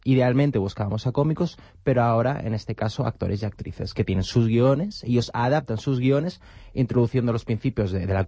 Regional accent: Valencia, Valencian Community, Spain; also born or lived in Barcelona; Estudié aquí en Barcelona, soy de Valencia.

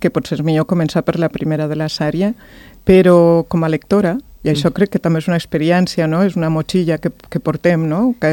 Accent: Lleida, Catalonia, Spain; perquè jo sóc de Lleida

